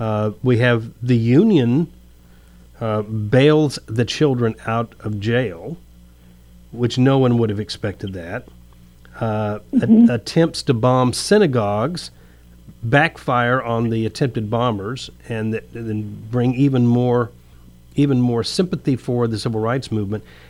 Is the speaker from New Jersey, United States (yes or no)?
no; Florida, United States; now in Alabama, United States; And I came from Florida, and I found out once I moved up here that Florida wasn't nearly as clean of racial problems as I thought it was when I was a little kid